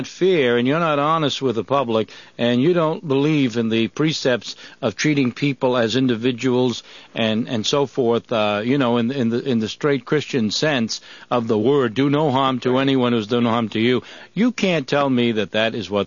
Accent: United States; I hate the United States government. I hate what it's doing. And I'm an American citizen.

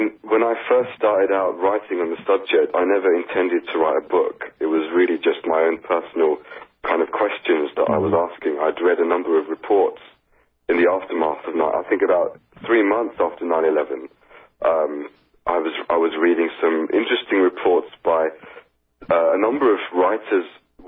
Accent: England, United Kingdom; Well, I'm a native of England. I was born here, but ethnically I am from Bangladesh.

